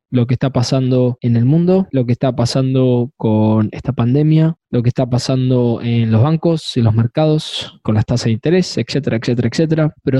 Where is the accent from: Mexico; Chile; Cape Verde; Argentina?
Argentina; now in Houston, United States; en mi país, en Argentina. Estamos acá en Houston.